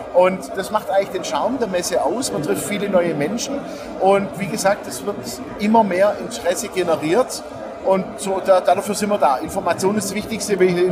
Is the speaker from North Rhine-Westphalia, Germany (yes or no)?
no; Stuttgart, Baden-Württemberg, Germany; born there; Also erstmal Stuttgart ist meine Geburtsstadt, ja, habe ich ja auch lange genug gelebt und es ist immer wieder schön, mal heimzukommen, logischerweise.